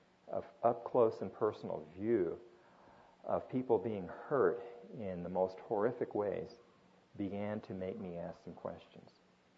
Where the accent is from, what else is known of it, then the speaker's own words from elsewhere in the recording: Japan; And in growing up in Japan, I was a lot closer to that than a lot of people might have been.